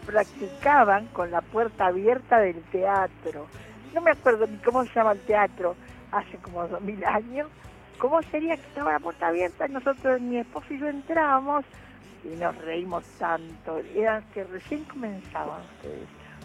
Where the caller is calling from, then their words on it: Agronomía, Buenos Aires, Argentina; de Agronomía y le agradezco muchísimo que me recuerde